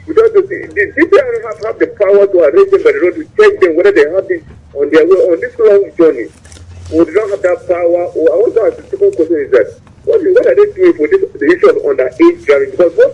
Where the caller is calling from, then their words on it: Abuja, Federal Capital Territory, Nigeria; I'm calling from Abuja.